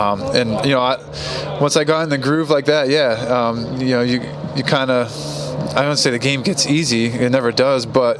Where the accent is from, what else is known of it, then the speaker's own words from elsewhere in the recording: Falmouth, Massachusetts, United States; I got offered a temporary contract to play for my hometown, Falmouth, and I decided not